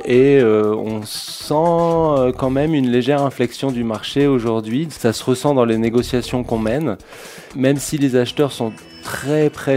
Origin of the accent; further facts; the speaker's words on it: northern France, France; je viens du nord de la France